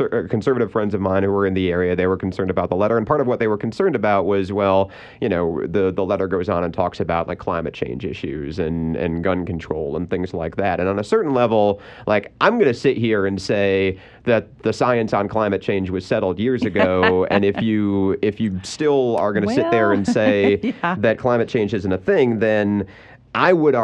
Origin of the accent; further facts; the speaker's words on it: Lansing, Michigan, United States; I know I'm from Lansing, Michigan, so a whole bunch of my Facebook friends still live in Lansing